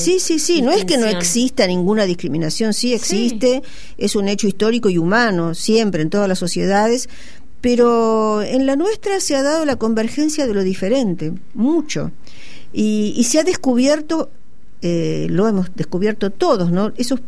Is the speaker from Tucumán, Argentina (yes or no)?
no; Castelar, Buenos Aires Province, Argentina; cuando yo era chica en Castelar, yo me crié en Castelar, nos mudamos ahí cuando yo tenía 5 años